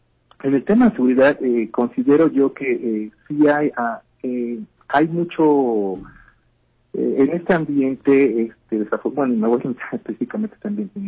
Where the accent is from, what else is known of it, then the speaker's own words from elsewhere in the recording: Puebla, Mexico; sí, yo soy aquí originario de Puebla